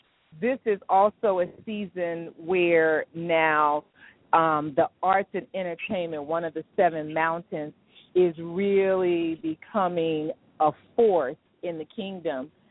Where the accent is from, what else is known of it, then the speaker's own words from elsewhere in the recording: Washington, District of Columbia, United States; I'm originally a Washingtonian, and after spending several years in New York, came back to my hometown